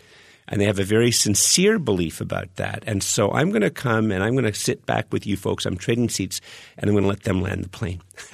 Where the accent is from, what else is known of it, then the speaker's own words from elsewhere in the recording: Canada; I'm a Canadian. I'm a Christian, but I'm a Canadian.